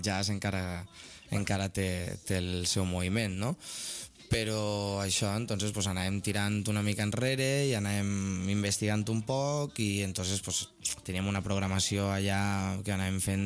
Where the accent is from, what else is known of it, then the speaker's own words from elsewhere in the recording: Valencia, Valencian Community, Spain; moved away as an adult; now in Barcelona, Spain; vinc de València, sóc una persona que viu així en Barcelona ja des de farà uns 6 o 7 anys.